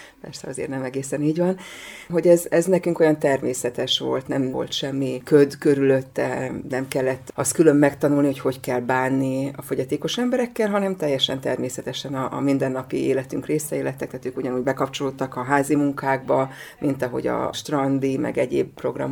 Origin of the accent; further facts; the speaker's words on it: Vác, Pest, Hungary; én Vácon nőttem föl egyébként